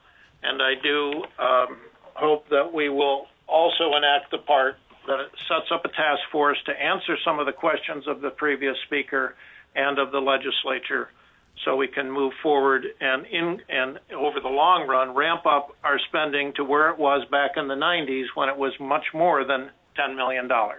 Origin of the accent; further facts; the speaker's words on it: Homer, Alaska, United States; from Homer.